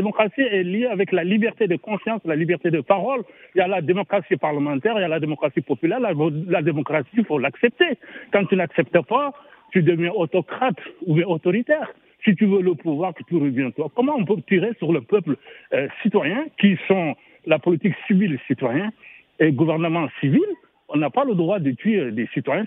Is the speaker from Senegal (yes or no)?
yes; Senegal; je ne suis pas bénin, je suis sénégalais, d'origine sénégalaise